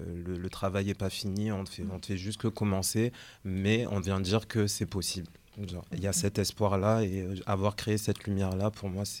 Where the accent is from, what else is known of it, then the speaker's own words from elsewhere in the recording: Marseille, Provence-Alpes-Côte d'Azur, France; Oui, je suis de Marseille